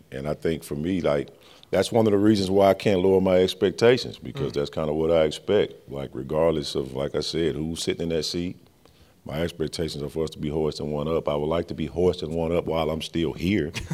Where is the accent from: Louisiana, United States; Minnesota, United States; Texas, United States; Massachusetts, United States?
Louisiana, United States; growing up in Louisiana, I had so many coaches that kind of put me in that situation when I was younger